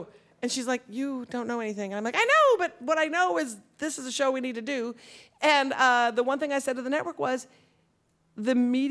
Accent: Minnesota, United States; And I was like, oh God, I'm from Minnesota, so what do I do after the movie?

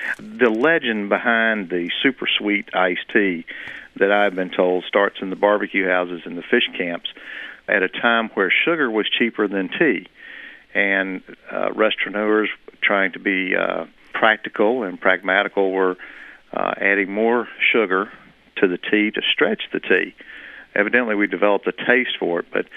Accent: North Carolina, United States; We never had iced tea growing up in North Carolina or anywhere in the South.

